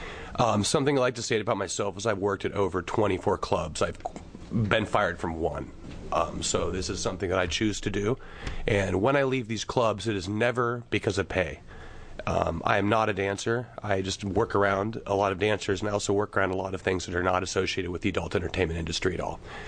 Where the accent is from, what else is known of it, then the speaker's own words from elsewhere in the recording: Salem, Oregon, United States; I am originally from Salem. I went to Portland State to earn a master's degree